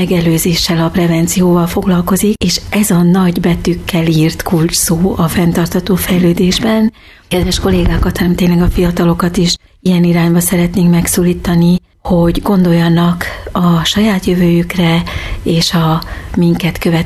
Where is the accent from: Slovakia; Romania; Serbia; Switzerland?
Switzerland; moved away as an adult; now in Hungary; Én menekültként kerültem, tehát Svájcba, és ott nőttem fel, ott jártam iskolába, érettségiztem, jártam egyetemre, vállalkoztam, éltem, dolgoztam. Körülbelül 25 évig, 25 év után döntöttünk úgy férjemmel, hogy haza költözünk Magyarországra.